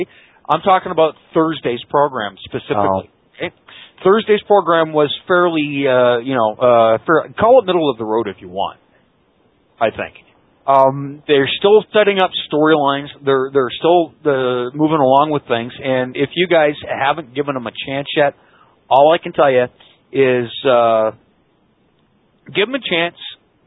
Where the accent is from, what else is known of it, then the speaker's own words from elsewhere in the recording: Canada; accent: Canadian; I'm getting shot on for my Canadian accent with my pronunciations of things